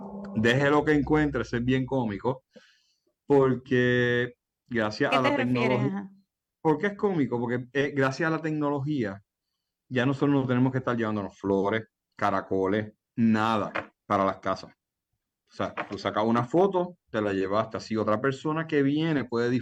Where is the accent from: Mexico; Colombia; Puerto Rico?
Puerto Rico; Por ejemplo, en Puerto Rico nosotros somos locos con el coquí.